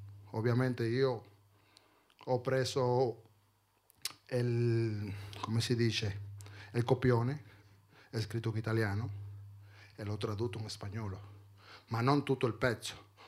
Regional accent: Santo Domingo, Dominican Republic; Io sono originario di Santo Domingo.

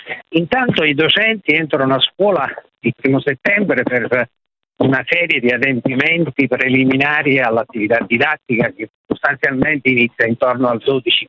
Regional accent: Benevento, Campania, Italy; Sono da Benevento.

